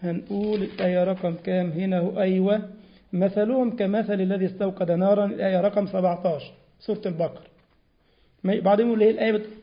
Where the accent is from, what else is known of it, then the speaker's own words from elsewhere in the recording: Egypt; برضو أحد المشاهير جدا بقى عندنا في مصر